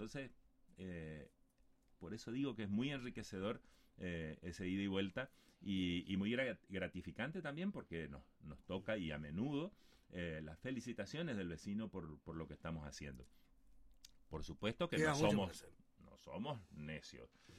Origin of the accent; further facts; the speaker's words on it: Paso de los Libres, Corrientes, Argentina; lo que más me duele como libreño, lo que más me duele como ciudadano argentino, como ser humano